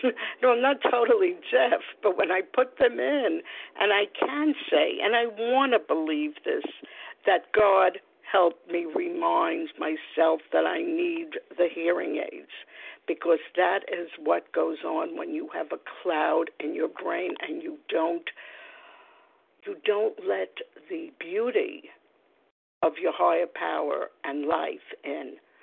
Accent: New York, United States; from New York.

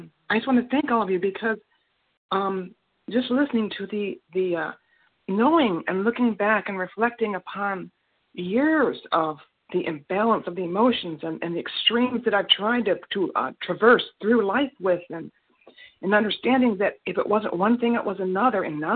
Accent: Arkansas, United States; I am an overeater from Arkansas, and please forgive my lack of etiquette.

